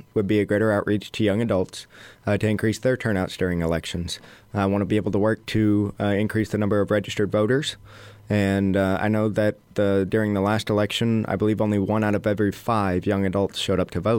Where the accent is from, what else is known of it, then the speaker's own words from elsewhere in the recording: Desloge, Missouri, United States; I'm originally from Deloge, and now I currently live in Bon Terre. I moved there whenever I was 16. I graduated from North County High School in 2012.